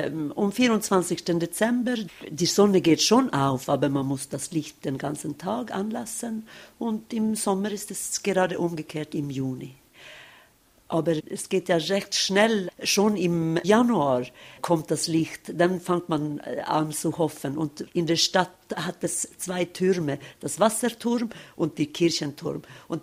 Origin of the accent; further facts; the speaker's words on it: Norrbotten County, Sweden; ein Geldtransport, wo unterwegs war von Haparanda nach Seivis. Das ist ungefähr 10 Kilometer von wo ich aufgewachsen bin.